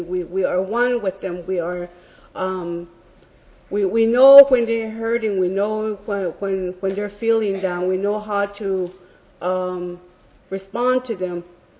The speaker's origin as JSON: {"language": "English", "country": "United States", "said": "As Jody mentioned, I'm from the Navajo Nation."}